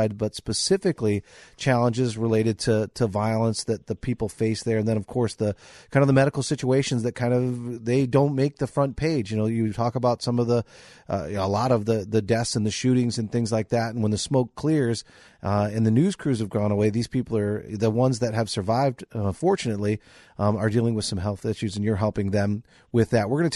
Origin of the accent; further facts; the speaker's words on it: Chicago, Illinois, United States; growing up in the Chicagoland area, of course, right?